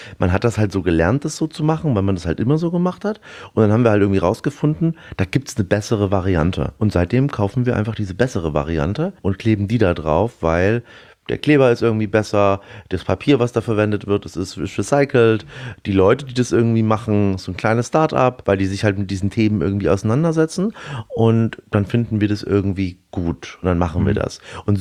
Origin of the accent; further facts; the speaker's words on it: Erlangen, Bavaria, Germany; meine Eltern sind mit mir vor der Wende rüber und haben dann irgendwann 91 in Erlangen oder in Erlangen-Dexendorf bei Nürnberg die Seebachstuben übernommen. Und so bin ich eigentlich im Restaurant groß geworden